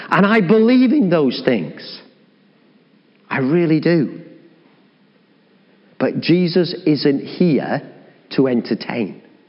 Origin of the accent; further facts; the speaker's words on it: England, United Kingdom; And what do we say as English people?